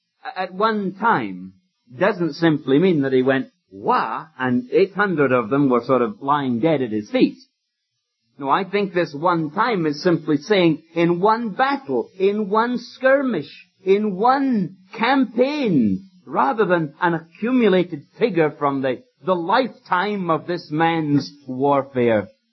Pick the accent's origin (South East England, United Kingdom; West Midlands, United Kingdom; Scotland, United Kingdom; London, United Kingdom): Scotland, United Kingdom; I'm not in the United States. I can revert to the word that I used when I grew up in Scotland